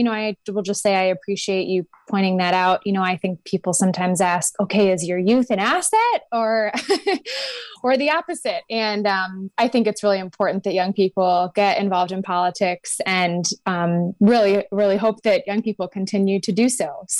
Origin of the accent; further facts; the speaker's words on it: Racine, Wisconsin, United States; So I am born and raised in Racine, and I grew up around politics, knocking on doors for candidates in my hometown